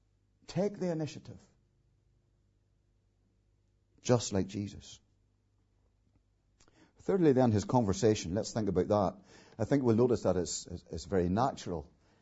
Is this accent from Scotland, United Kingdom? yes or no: no; Ballymena, Northern Ireland, United Kingdom; working in a hostel for homeless people in my hometown in Ballymena a number of years ago